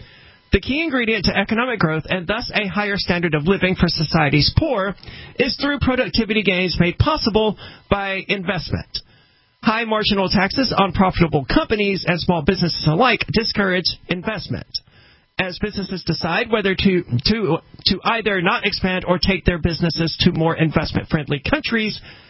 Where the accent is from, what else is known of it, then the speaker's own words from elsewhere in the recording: North Carolina, United States; In my home state of North Carolina.